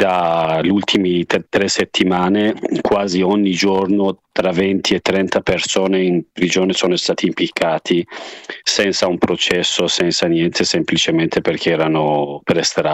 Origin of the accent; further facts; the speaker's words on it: Iran; Italian is a second language; non posso fare il mio arte nel mio paese, purtroppo